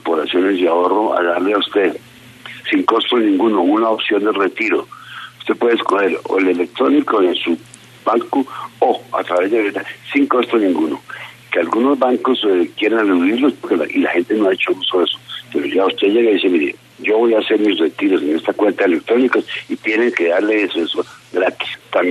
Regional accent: Bogotá, Bogotá D.C., Colombia; born there; porque yo nací en Bogotá, no nací en Santa Fe

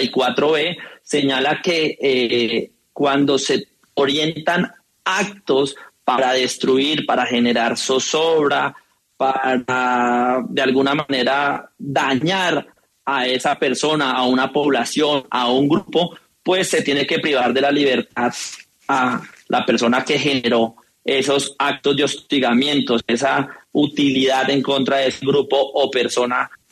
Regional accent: Colombia; la pregunta que tendríamos que hacernos como ciudadanos y como colombianos

